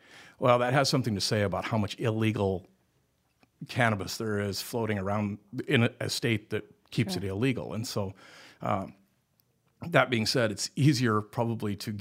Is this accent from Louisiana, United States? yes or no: no; South Dakota, United States; One, this is my home, too. I'm born and raised in South Dakota. This is a great place to be.